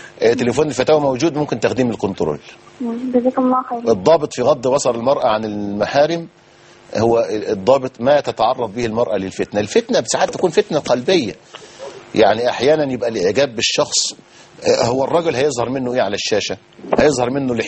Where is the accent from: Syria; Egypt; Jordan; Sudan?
Egypt; إحنا عندنا في مصر